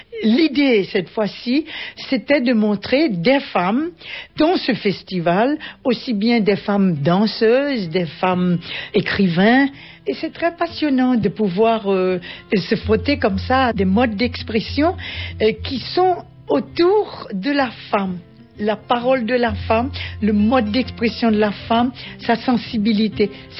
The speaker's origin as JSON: {"language": "French", "country": "Haiti", "lives_now": "France", "said": "Je suis conteuse. Je raconte des contes qui viennent de mon pays d'origine, Haïti."}